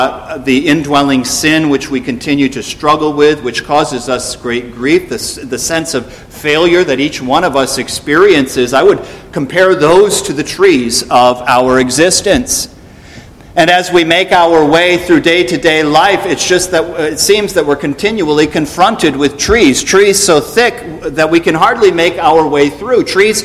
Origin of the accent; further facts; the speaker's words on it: Midwest, United States; I come from the Midwest. We don't have any mountains there. We move out east